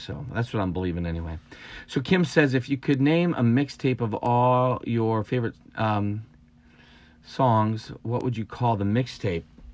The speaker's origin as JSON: {"language": "English", "town": "Valley City", "region": "North Dakota", "country": "United States", "tie": "born or raised there", "also_born_or_lived": "Detroit / Chamberlain", "said": "I was in Valley City so I was about 4 when I think we moved from Detroit area down to Valley City. My dad started teaching at Valley City State College at the time"}